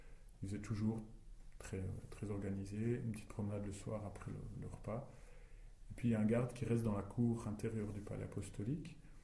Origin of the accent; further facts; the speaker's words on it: Neuchâtel, Switzerland; je dis, oui, je viens du canton de Neuchâtel, etc.